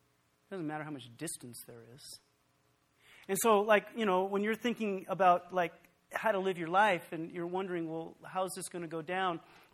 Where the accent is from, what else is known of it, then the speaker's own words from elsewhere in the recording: Nevada, United States; because I'm from Nevada. So by the time, like, pot gets to Nevada, it's like a bale of straw hay.